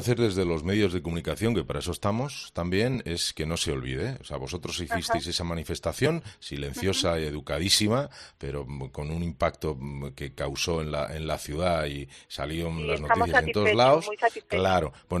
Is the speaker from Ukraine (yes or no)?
no; Spain; soy español por los cuatro costados